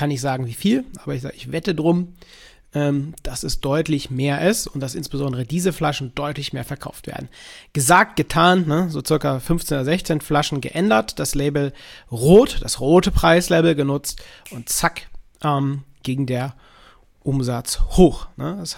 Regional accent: Cologne, North Rhine-Westphalia, Germany; in meiner Heimatstadt Köln

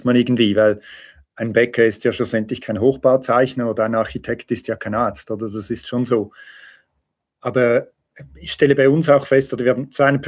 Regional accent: Switzerland; der ist glücklicherweise bei uns in der Schweiz nicht so ein Thema. Schon etwas, aber es ist nicht ganz so extrem wie bei euch.

